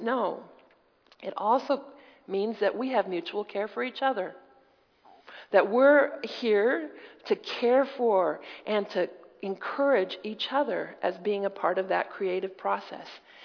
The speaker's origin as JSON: {"language": "English", "country": "United States", "said": "As an American, I am flummoxed by what's going on in the United States."}